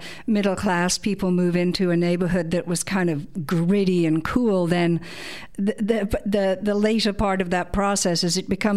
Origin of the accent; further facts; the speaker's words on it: England, United Kingdom; now in Canada; Now, I grew up in England